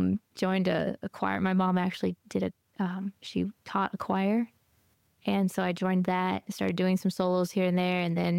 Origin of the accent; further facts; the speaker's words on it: Washington, United States; also born or lived in Montana; Well, technically, I guess I'm from Washington State. I kind of grew up between Montana and Washington.